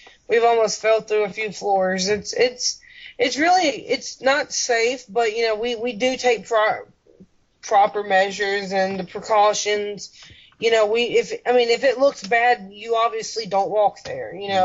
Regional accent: Alabama, United States; we were living in Lower Alabama, closer to Mobile. That was my hometown.

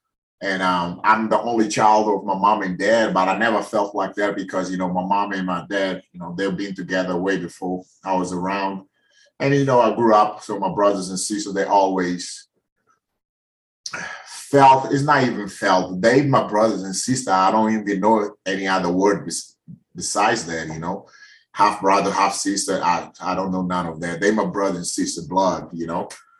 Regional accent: Maputo, Maputo City, Mozambique; I grew up in Maputo, Mozambique. It's a coastal country, you know. So we have the Indian Ocean over there.

